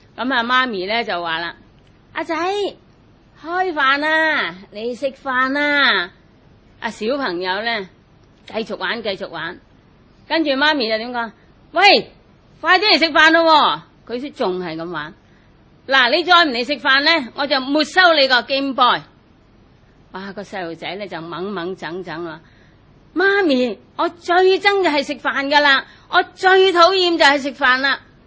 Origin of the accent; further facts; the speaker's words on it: China; 那我们中国人呢，父母呢是属于上一辈